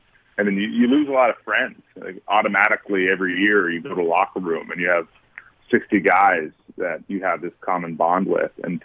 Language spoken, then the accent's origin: English; Santa Barbara, California, United States; I grew up in Santa Barbara, so there wasn't, like, a local sports team that was nearby